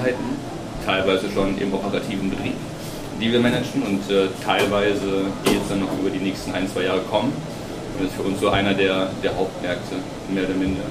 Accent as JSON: {"language": "German", "country": "Germany", "said": "Und bin ich Deutsche, aber ich habe eine relativ gute Wahrnehmung, dass jetzt ein gutes Momentum ist, in Deutschland zu investieren"}